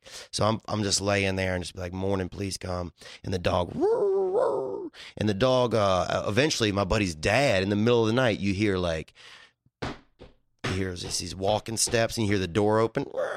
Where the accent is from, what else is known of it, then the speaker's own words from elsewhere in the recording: Louisiana, United States; So my story, like I grew up in Louisiana, so it was a little bit kind of, you know, like sometimes you would get involved in some kind of strange stuff